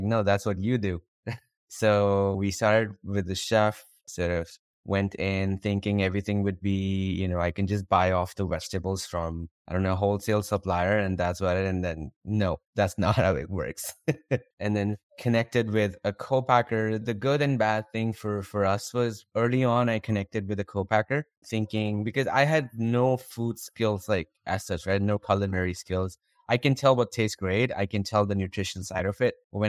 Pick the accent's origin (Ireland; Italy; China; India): India; now in United States; I'm originally actually from India and I've grown up eating vegetarian foods for the majority of my life. Moving to the US